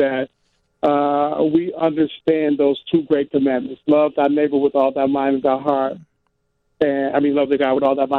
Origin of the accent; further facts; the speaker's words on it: Detroit, Michigan, United States; I grew up in Detroit, 10 minutes from Windsor, Canada, and I can recall many, many nights as a high school student looking for a good place to hang out.